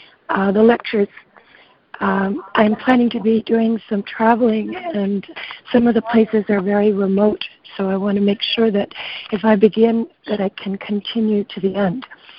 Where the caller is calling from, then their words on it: New York, United States; I'm calling from New York, and I want to thank you so much for this wonderful opportunity